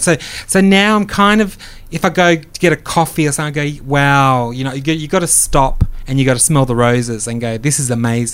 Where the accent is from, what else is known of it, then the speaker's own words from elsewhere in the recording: Perth, Western Australia, Australia; I came from Perth.